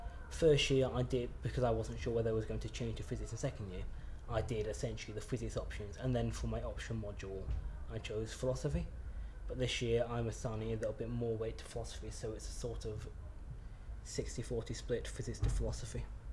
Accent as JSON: {"language": "English", "town": "Leeds", "region": "Yorkshire and the Humber", "country": "United Kingdom", "also_born_or_lived": "London", "said": "I'm 19. I come from Leeds, so I've originally lived in London, moved about a bit."}